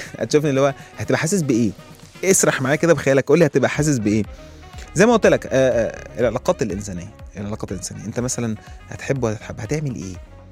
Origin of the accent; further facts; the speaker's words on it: Egypt; ولكن تخيل احنا كمصريين بقى ممكن ممكن ممكن يبقى ايه الوضع يعني